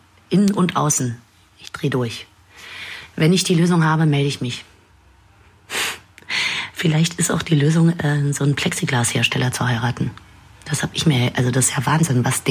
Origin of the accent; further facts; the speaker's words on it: Berlin, Germany; nach München zu fahren als Berlinerin.